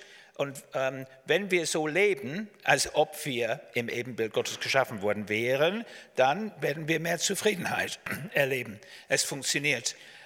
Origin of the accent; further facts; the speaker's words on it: England, United Kingdom; German is a second language; also born or lived in Austria; Und ich bin aus England, wie man sieht und hört.